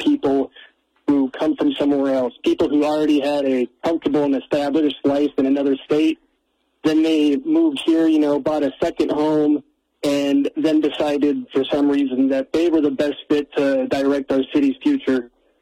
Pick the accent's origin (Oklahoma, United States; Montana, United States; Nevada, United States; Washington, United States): Montana, United States; Bozeman; So I was born here in Bozeman. Both of my parents worked very humble jobs.